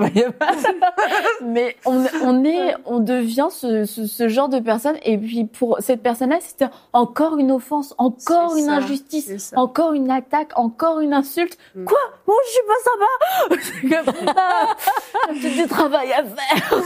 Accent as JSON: {"language": "French", "country": "France", "said": "je suis française."}